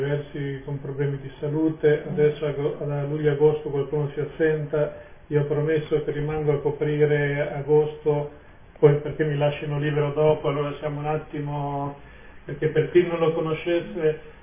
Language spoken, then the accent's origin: Italian; Rome, Lazio, Italy; Sì, no, essendo io cresciuto a Roma praticamente, io ho fatto dalle medie in poi sempre a Roma, quindi Roma è un po' di casa.